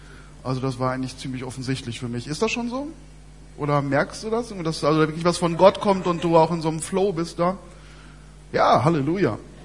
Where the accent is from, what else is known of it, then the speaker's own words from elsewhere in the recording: Remscheid, North Rhine-Westphalia, Germany; wir kommen aus Remscheid und kein Mensch kennt Remscheid.